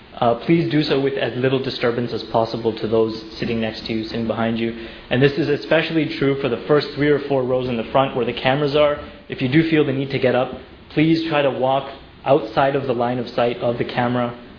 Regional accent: Toronto, Ontario, Canada; I am a practicing member of the Islamic faith. I'm also from Toronto, Canada

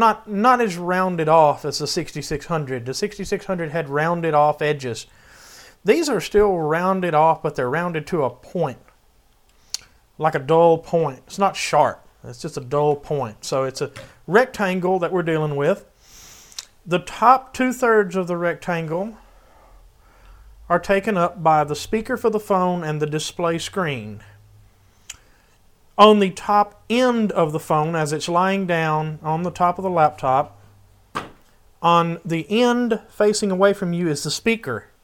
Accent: Hoover, Alabama, United States; accent: southern; Mr. Mosen loves my southern accent. … from Hoover, Alabama.

